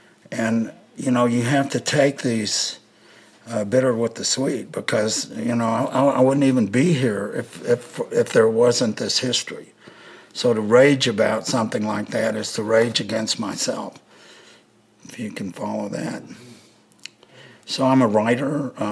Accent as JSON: {"language": "English", "region": "Oklahoma", "country": "United States", "tie": "born or raised there", "said": "I'm from Oklahoma. I grew up in all different parts of the state of Oklahoma, which is Indian, used to be Indian territory before it became a state."}